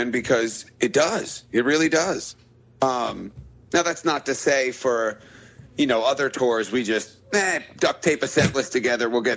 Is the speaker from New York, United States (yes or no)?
yes; Woodstock, New York, United States; now in Albany, United States; I grew up in Woodstock, but I moved upstate to Albany.